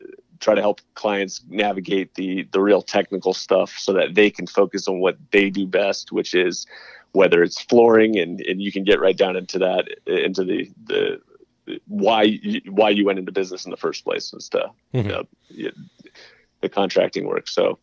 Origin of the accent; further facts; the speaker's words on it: Phoenix, Arizona, United States; also born or lived in Ohio; But I grew up in Phoenix, Arizona, went to Ohio for school, started my practice out there as a 1099 contractor attorney.